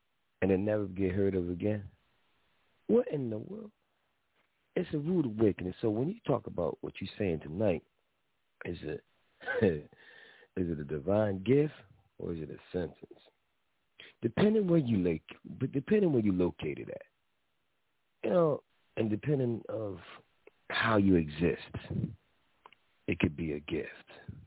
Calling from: Philadelphia, Pennsylvania, United States; I got to love where I live. I'm calling from Philly

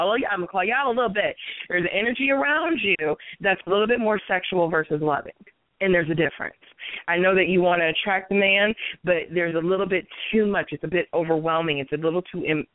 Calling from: Ohio, United States; I'm calling from Ohio.

